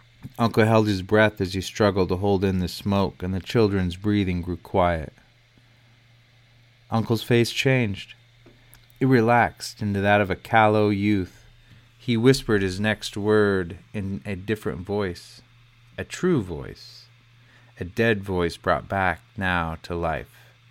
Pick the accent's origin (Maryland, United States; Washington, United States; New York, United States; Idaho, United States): Idaho, United States; Plummer; Three friends and I had been down visiting a local college town south of my hometown of Plummer.